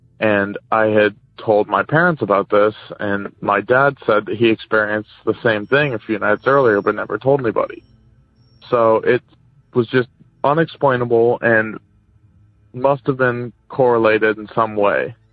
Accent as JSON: {"language": "English", "region": "California", "country": "United States", "said": "I'm from Northern California."}